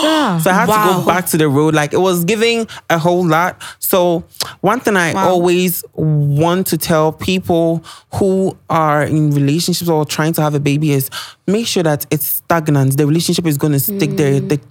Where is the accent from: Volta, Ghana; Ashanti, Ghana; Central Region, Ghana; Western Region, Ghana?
Central Region, Ghana; Agona Swedru; Agna Swedi.